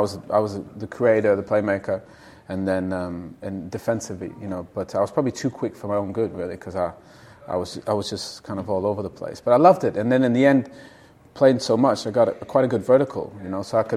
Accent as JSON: {"language": "English", "country": "Canada", "tie": "born or raised there", "said": "I was lucky growing up in Canada."}